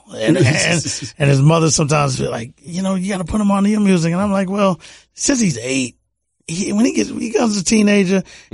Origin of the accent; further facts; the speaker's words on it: Houston, Texas, United States; And even though I'm from Houston, I'm not following them.